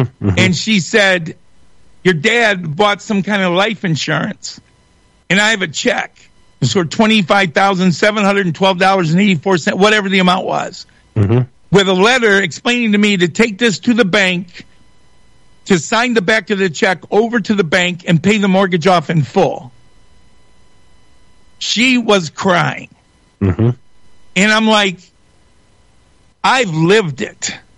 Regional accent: Shelby Township, Michigan, United States; we were your typical 1966 family growing up in America. And I said, Dad's gone. He's not going to go to work. He had just bought this beautiful three-bedroom home for us in Shelby Township a year ago in 1965.

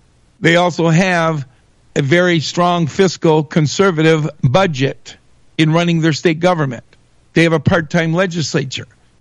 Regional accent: Michigan, United States; Well, I'm from Michigan.

